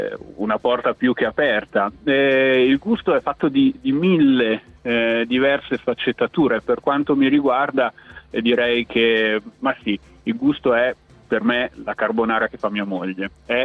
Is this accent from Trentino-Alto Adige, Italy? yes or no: yes; Trento, Trentino-Alto Adige, Italy; È una delle cose paradossali perché io sono di Trento